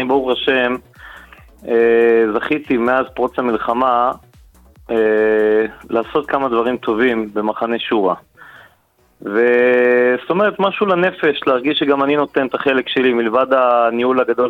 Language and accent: Hebrew; Bnei Brak, Tel Aviv District, Israel; כולנו היינו ילדים בבני ברק